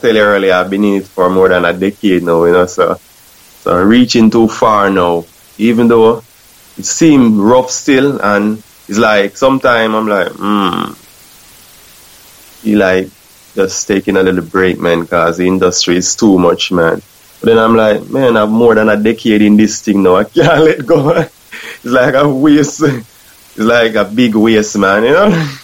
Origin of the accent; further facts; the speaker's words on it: Spanish Town, Saint Catherine Parish, Jamaica; I'm from Jamaica in Spanish Town where I'm from, man, I can tell you.